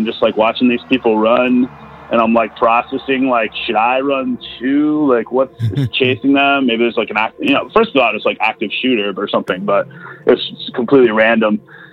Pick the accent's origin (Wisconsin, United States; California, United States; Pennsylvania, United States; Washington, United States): Wisconsin, United States; I'm also from Wisconsin